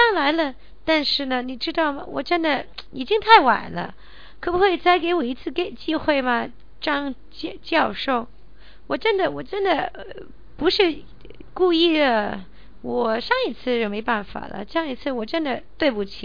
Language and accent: Chinese; Hong Kong; 因为他们可以带动我们香港人，可以强逼我们香港的年轻人去努力、去干活